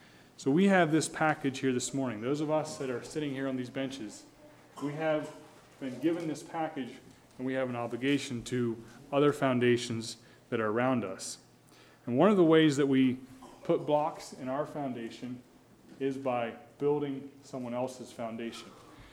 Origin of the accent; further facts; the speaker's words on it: Eastern Shore, United States; And maybe this foundation makes sense to me because I grew up on the Eastern Shore and they don't have basements